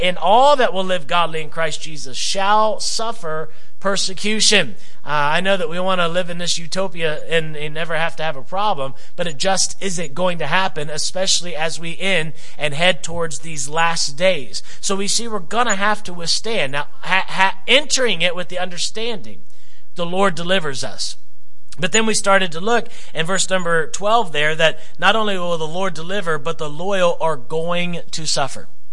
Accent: United States; As a child of God, now it should bother us, especially as an American, to see certain things happening.

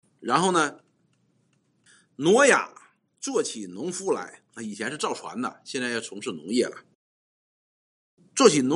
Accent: Northeast China, China; 我们东北人呢吃一种菜叫酸菜

